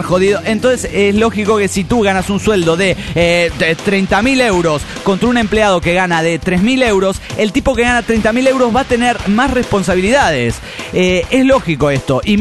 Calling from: Managua, Nicaragua; de Managua, Nicaragua.

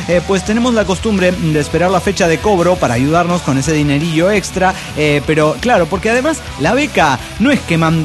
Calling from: Dominican Republic; Les comento que era aquí en mi país, República Dominicana, estamos indignados con el gobierno

